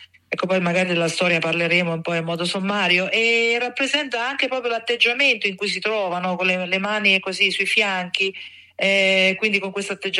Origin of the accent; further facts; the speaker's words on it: Sora, Lazio, Italy; born there; now in Novara, Italy; sono nata a Sora, quindi sono originaria della Ciociaria e da un po' di anni mi trovo a Novara